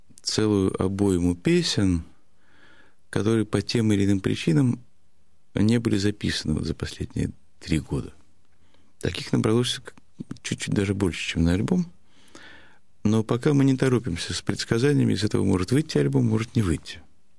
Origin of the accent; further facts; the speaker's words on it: Russia; я родился русским в России и полностью снабжен русской культурой